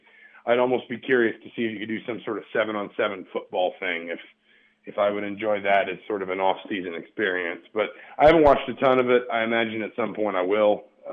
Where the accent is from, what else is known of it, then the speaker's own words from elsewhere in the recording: Atlanta, Georgia, United States; I grew up in Atlanta.